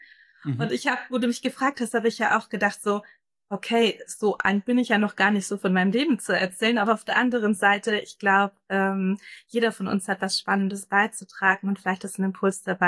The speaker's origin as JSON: {"language": "German", "town": "Ellwangen", "region": "Baden-Württemberg", "country": "Germany", "tie": "born or raised there", "accent": "Swabian", "said": "Mehr Schwäbisch kann ich auch tatsächlich nicht, weil meine Eltern mir Hochdeutsch gesprochen hatten. Genau, und da bin ich in Ellwangen aufgewachsen, eine schöne Kleinstadt mitten im Schwabenländle."}